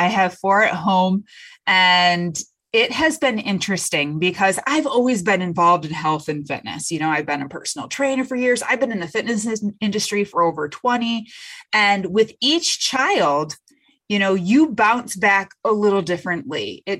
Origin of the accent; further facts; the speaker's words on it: Michigan, United States; I'm from Michigan and I'm working out my basement.